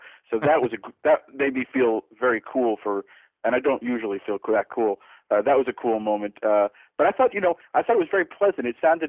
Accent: New Jersey, United States; I'm from New Jersey, so I'm happy to see

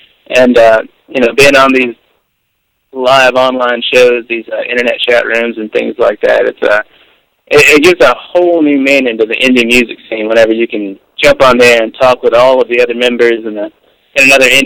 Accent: Tennessee, United States; Well, I mean, really out in the middle of nowhere in Tennessee. We're about an hour and a half away from Nashville. And so it's just literally out in the middle of nowhere.

